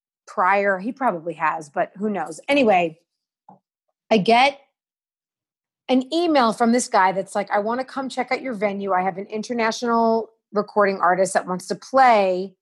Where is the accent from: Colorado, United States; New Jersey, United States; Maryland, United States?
New Jersey, United States; also born or lived in Manhattan; coming from New York, and I'm from, I grew up in New Jersey. I lived in Manhattan for like 20 years.